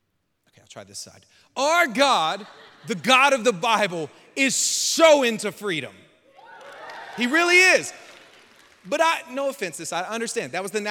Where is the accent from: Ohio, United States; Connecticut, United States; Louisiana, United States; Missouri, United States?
Louisiana, United States; Lake Charles; born there; I was born here in Lake Charles, Louisiana